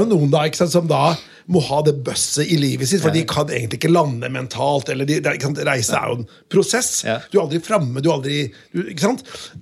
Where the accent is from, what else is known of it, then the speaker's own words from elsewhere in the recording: Notodden, Telemark, Norway; for jeg kommer fra Notodden. Ikke for å skryte, men jeg kommer fra Notodden.